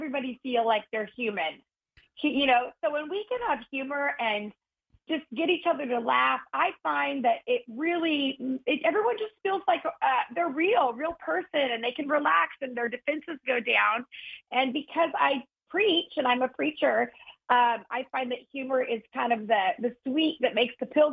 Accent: South Lake Tahoe, California, United States; also born or lived in Los Angeles; I actually am born and raised in California. I was born in a place called South Lake Tahoe, which is a mountain ski town in the mountains over in Northern California. And then I went to high school

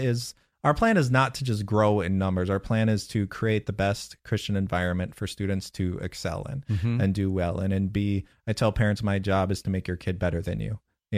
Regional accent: Midwest, United States; I grew up in the Midwest, and I tell my family I'm perfectly happy never seeing snow again.

